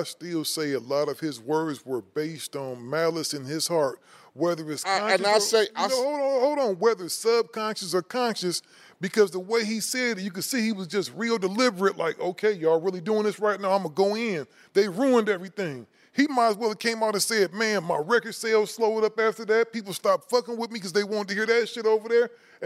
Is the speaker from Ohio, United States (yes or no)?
yes; Cleveland, Ohio, United States; You remember, you know, growing up in Cleveland, before I left, I saw crack starting to come in, right?